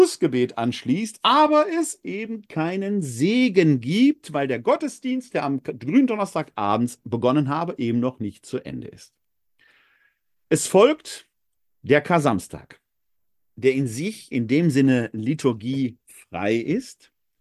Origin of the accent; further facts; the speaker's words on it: North Rhine-Westphalia, Germany; now in Wuppertal, Germany; Ich stamme persönlich aus dem Ruhrgebiet.